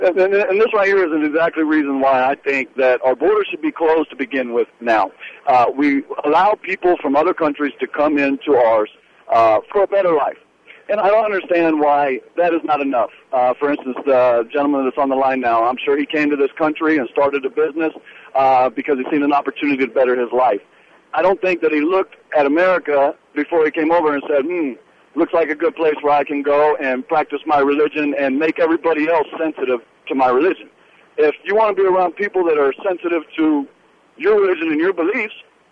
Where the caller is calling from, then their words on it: Texas, United States; Well, sir, I mean, I'm calling from Texas. However, I am an American.